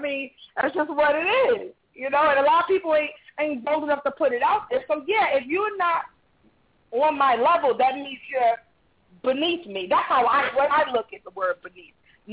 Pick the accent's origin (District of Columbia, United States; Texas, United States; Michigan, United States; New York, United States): New York, United States; I'm from East Flatbush in Brooklyn, okay? I'm living in Bushwick right now.